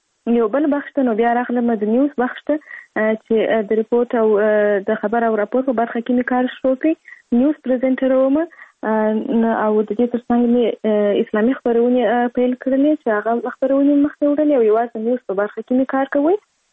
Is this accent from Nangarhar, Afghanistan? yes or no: no; Kandahar, Afghanistan; زه په کندهار ولایت کې زیږیدلی یم او اوس فلال هم په کندهار ولایت کې اوسېږم.